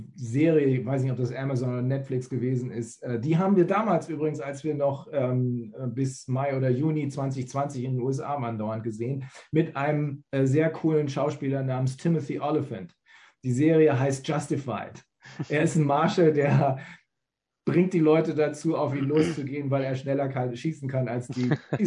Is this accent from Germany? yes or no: yes; Bremen, Germany; Bedauerlicherweise kommt er aus meiner Heimatstadt Bremen.